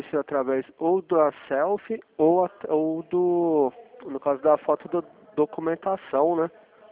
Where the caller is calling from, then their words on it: Sorocaba, São Paulo, Brazil; Eu falo aqui no meu escritório, minha agência aqui em Sorocaba.